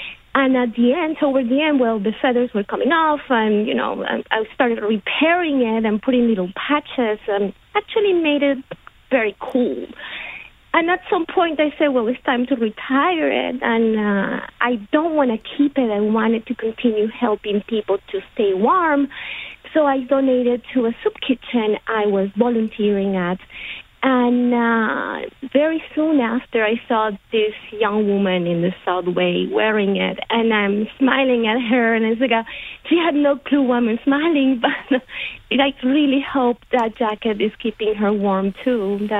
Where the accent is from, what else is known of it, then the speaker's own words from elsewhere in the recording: Venezuela; now in New York, United States; Well, I came to New York in 2000, and I came from Venezuela. It's a tropical country, tropical weather.